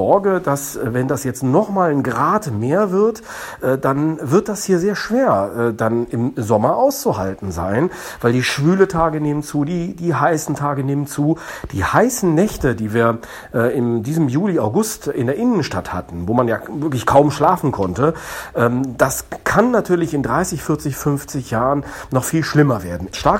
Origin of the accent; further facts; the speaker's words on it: Bonn, North Rhine-Westphalia, Germany; Wir können als Bonner nicht hingehen und den Klimawandel alleine aufhalten, ist klar.